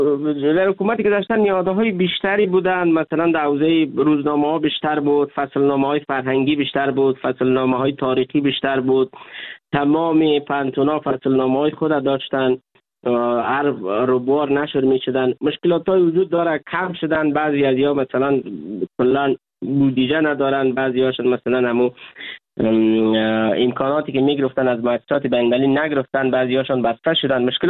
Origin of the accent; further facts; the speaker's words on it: Chaharmurghdara, Badakhshan, Afghanistan; ما در روستای چهارمرغدره ولسوالی کشم به دنیا آمدیم. خاطرات بسیار هم خوب و هم بدی داریم از زندگی در روستای چهارمرغدره زمانی که ما مکتب میخواندیم.